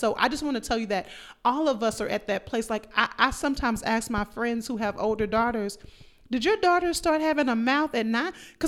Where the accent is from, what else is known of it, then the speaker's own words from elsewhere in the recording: Dallas, Texas, United States; And I grew up in Dallas, Texas, and I did not have, talking about God consciousness, I didn't have a strong consciousness about sorority life.